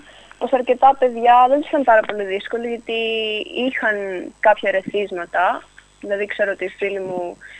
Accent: Greece; now in Australia; είμαστε όλοι από την Ελλάδα, ας πούμε, έχουμε έρθει στα τελευταία 5 χρόνια.

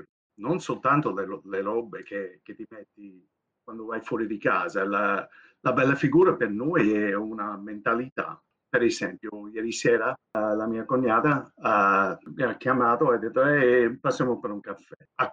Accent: Australia; noi siamo cresciuti qui all'Australia, ma con la mentalità dall'Italia, non solo dall'Italia, ma dall'Italia dal 1950.

